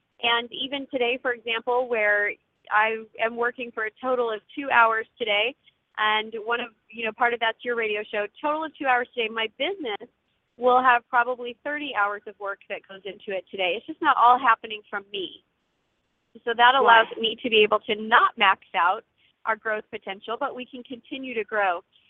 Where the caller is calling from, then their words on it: Georgia, United States; Well, I'm calling from Northeast Georgia